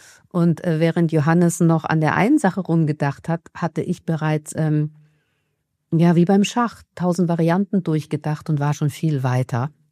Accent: Vienna, Austria; Ich komme ja aus Wien.

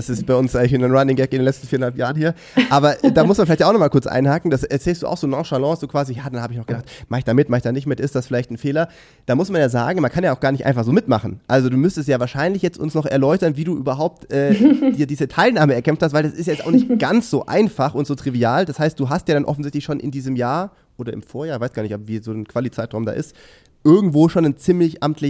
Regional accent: Ehningen, Baden-Württemberg, Germany; also ich komme auch aus dem Schwäbischen, so aus der Gegend von Sindelfingen.

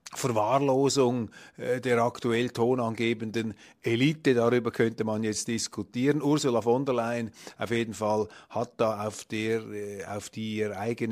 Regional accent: Switzerland; gerade auch als Schweizer, als EU-skeptische Schweizer

